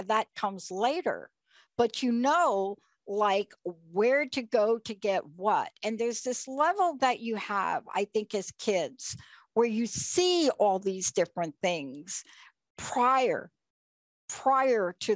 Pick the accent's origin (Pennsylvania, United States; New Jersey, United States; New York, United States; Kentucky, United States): New York, United States; New York City; I'm a kid from the Bronx. I grew up in New York City.